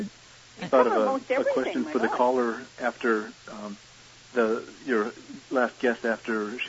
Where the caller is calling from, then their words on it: Santa Paula, California, United States; I'm calling from Santa Paula.